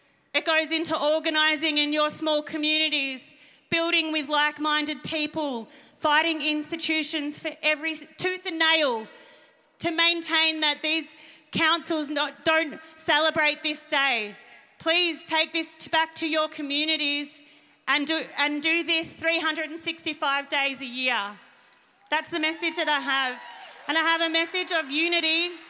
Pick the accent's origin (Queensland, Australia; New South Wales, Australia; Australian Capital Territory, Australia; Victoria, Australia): Victoria, Australia; Fitzroy; our community, I come from the Fitzroy community. We were displaced from the missions. We were made up of the stolen generations.